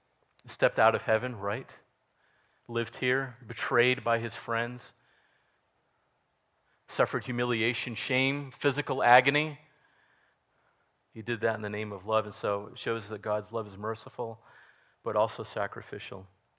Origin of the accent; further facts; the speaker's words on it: Massachusetts, United States; So I grew up in Massachusetts. We'd have the big Christmas party at home.